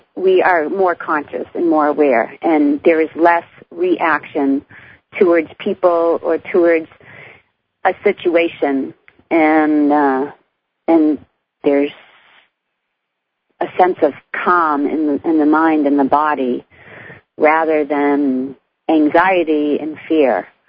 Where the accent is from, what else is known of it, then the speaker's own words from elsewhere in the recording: Massachusetts, United States; Well, I'm from Massachusetts